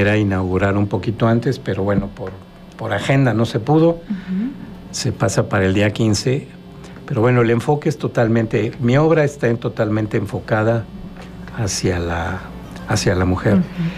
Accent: Mexico City, Mexico; born there; yo nací en la Ciudad de México, pero con mucha sangre morelense. Prácticamente toda mi familia materna es de Cuernavaca.

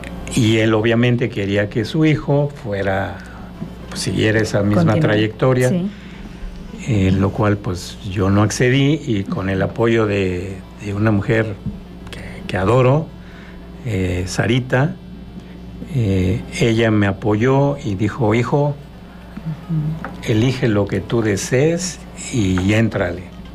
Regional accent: Mexico City, Mexico; born there; yo nací en la Ciudad de México, pero con mucha sangre morelense. Prácticamente toda mi familia materna es de Cuernavaca.

